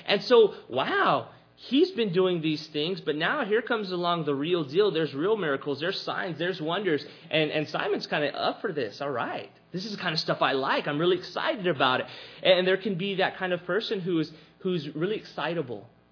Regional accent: Texas, United States; Before I'm an American, before I'm a Texan, before I'm any other label, I'm a follower of Jesus Christ.

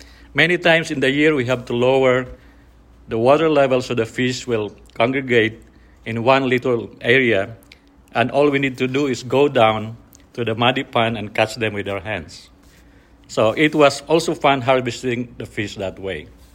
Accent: Philippines; So, I grew up in the Philippines, and I can still remember at age 7 to 8 years old.

